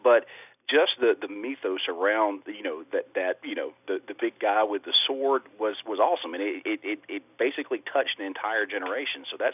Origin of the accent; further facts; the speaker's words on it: Georgia, United States; I grew up in Lee County, Georgia, on the Mill Pond Plantation